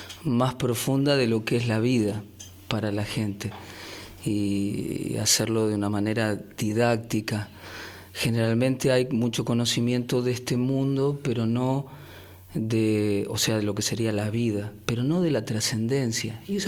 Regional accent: India; Yo me crié en India estudiando los Vedas de la India

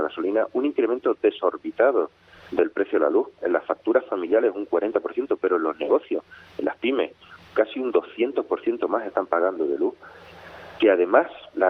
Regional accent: Canary Islands, Spain; Yo soy de Fuerteventura, como le he dicho

